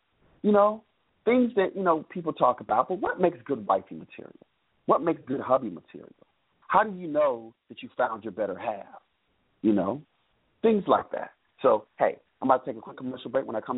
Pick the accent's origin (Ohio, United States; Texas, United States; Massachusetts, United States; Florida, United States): Florida, United States; Miami; also born or lived in Atlanta; and I'm from Atlanta, born and raised in Miami, Florida. So I've lived in big cities all my life